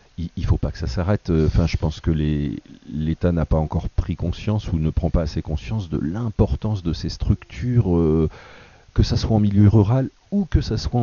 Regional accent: Auvergne-Rhône-Alpes, France; Et il y avait une journée donc hier chez nous dans la Drôme

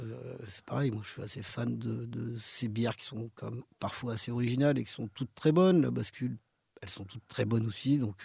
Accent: Hauts-de-France, France; Moi, je viens du Nord, hein, donc voilà, la pluie ne me fait pas peur.

